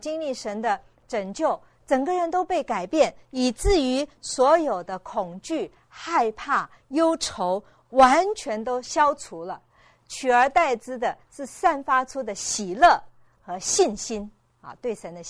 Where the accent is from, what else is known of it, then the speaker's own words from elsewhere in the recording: China; 我们中国人的话是容光焕发啊。